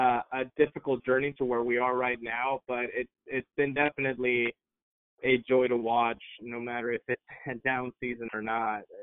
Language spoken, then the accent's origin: English; Venezuela; now in United States; I'm actually from Venezuela, so I started with my fandom of baseball pretty young, watching the Winter League there